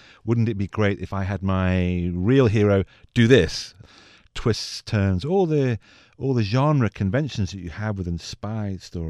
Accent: England, United Kingdom; I grew up in England.

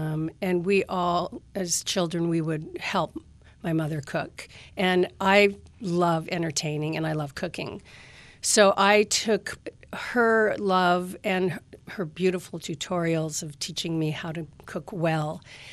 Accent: Alaska, United States; Growing up in Alaska and living in a small island that was originally a Russian settlement

